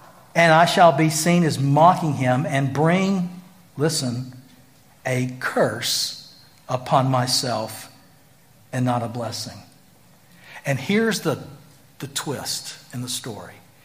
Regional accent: Greenville, United States; We had about 150 acres. I grew up in Greenville, and a good bit of it was in corn.

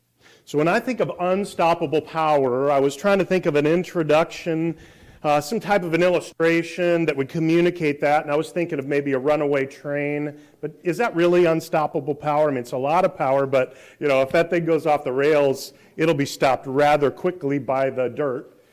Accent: Iowa, United States; I grew up in Iowa, and we had a tri-level house

